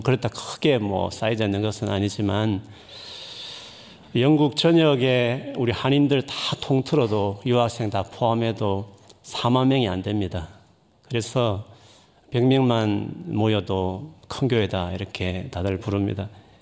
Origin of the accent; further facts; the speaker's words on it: South Korea; moved away; 제가 한국을 떠난 지가 좀 오래돼서 가끔 방문은 하지만 또 자주 방문은 하지 않았기 때문에